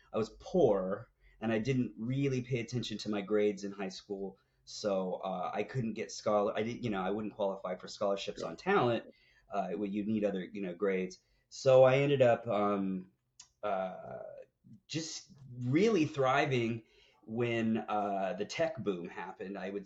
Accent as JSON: {"language": "English", "region": "California", "country": "United States", "tie": "born or raised there", "said": "I'm growing up in the Bay Area. I'm living in San Francisco by the time I'm 17."}